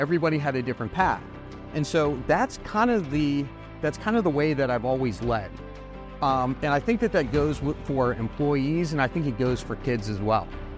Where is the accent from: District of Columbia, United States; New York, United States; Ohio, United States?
District of Columbia, United States; Washington; Originally, I'm from Washington, D.C. So I grew up in Washington, had a great experience.